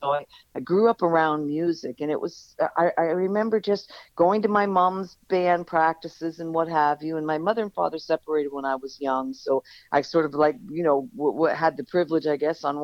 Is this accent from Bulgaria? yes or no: no; Canada; growing up as a Canadian